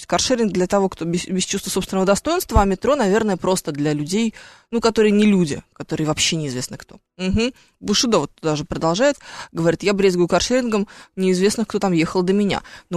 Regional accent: Moscow, Russia; я коренная москвичка, у меня мама москвичка, папа москвич

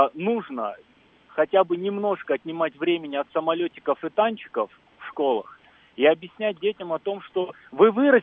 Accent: Russia; now in Moscow, Russia; я как раз выходец из Республики Дагестан, уже давно живу и работаю в Москве.

